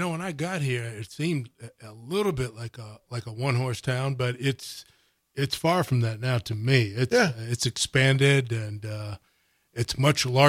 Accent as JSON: {"language": "English", "region": "East Coast", "country": "United States", "tie": "born or raised there", "moved": "yes", "said": "like the guys that I grew up with back on the East Coast would never, they would never understand. And they didn't understand why I stayed out here so long."}